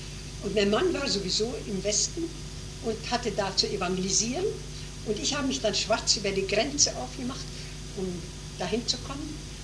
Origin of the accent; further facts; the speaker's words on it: Tallinn, Harju County, Estonia; Und jetzt in diesem Jahr bin ich wieder eingeladen in meine Heimat nach Reval, habe da auch sehr gute Freunde.